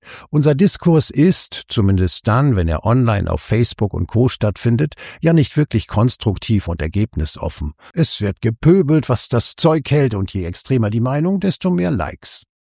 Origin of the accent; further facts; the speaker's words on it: Lower Saxony, Germany; Als ich Kind war, galt bei uns in Niedersachsen die Regel, dass es in der Schule hitzefrei gibt